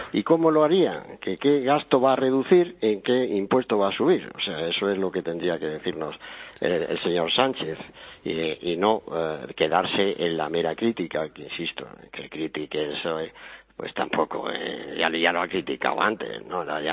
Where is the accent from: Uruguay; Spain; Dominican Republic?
Spain; como España, como españoles